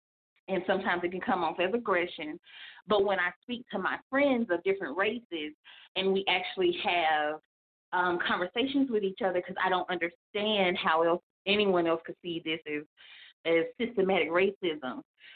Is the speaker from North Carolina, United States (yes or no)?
yes; Fayetteville, North Carolina, United States; also born or lived in Mississippi; growing up in Mississippi and growing up in Fayetteville, well, really growing up in Fayetteville, North Carolina. And, you know, being from Mississippi and having, of course, those roots from my mom and my dad